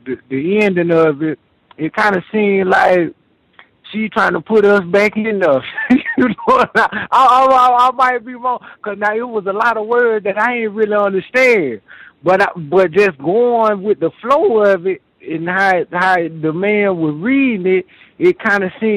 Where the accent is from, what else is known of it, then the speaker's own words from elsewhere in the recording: Houston, Texas, United States; because, you know, I'm from Houston, man